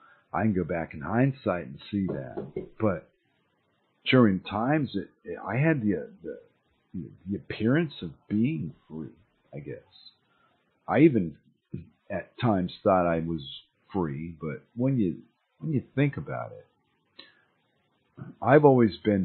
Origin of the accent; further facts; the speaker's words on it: United States; because when I was a kid, growing up in America, things were made in America, baby.